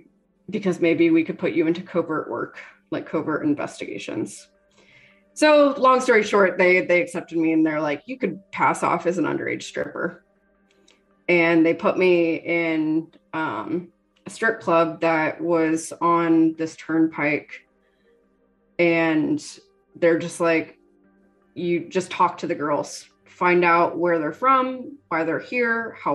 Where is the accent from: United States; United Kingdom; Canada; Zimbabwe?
Canada; I'm Canadian, dual citizen.